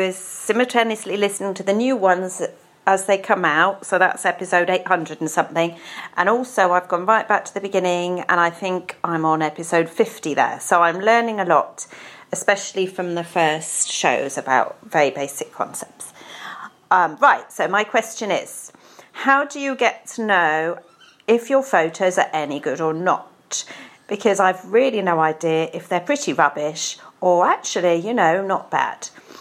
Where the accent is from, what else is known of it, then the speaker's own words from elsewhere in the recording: England, United Kingdom; and I'm from England.